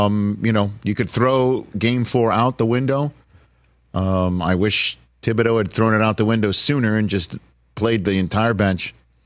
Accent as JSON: {"language": "English", "region": "New York", "country": "United States", "said": "you being a New Yorker, I'm a New Yorker"}